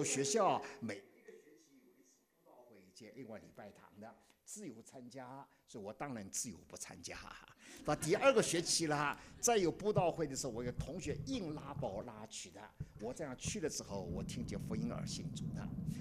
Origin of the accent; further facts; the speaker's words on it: Dinghai, Zhejiang, China; also born or lived in Shanghai; 我是佛教家庭长大的。我乃是初中二年级，我日本人占据我家乡定海，我逃难到上海去了。